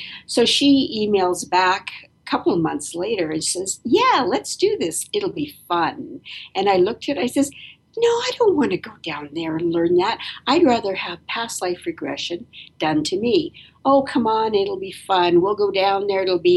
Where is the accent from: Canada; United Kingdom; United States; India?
Canada; moved away; also born or lived in Australia; I was raised in Canada. Well, mostly in Canada.